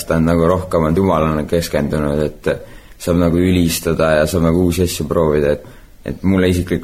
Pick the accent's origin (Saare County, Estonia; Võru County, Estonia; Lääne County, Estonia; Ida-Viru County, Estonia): Lääne County, Estonia; Lihula; ma tulen Lihulast.